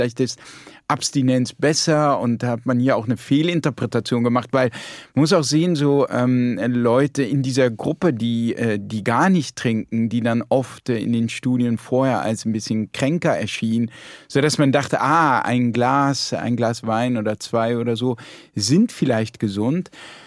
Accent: Landau, Rhineland-Palatinate, Germany; born there; ich bin auch immer gerne zurückgekommen in die Pfalz und ich bin in Landau geboren

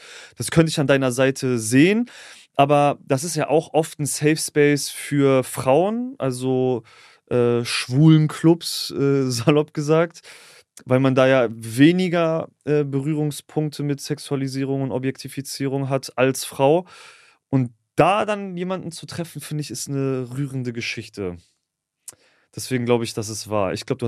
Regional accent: Mannheim, Baden-Württemberg, Germany; so auf dem Weg nach Mannheim in meine Heimat

